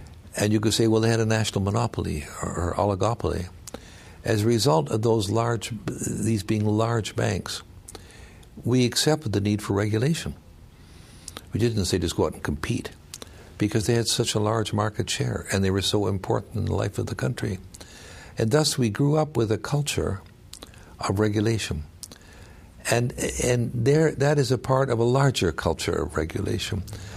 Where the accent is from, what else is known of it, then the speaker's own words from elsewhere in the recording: Canada; as a Canadian